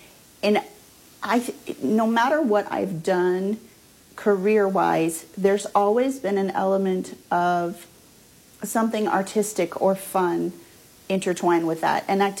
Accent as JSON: {"language": "English", "town": "Albia", "region": "Iowa", "country": "United States", "tie": "born or raised there", "said": "Born and raised here in Albia. Went to school, graduated here from Albia High School in 97"}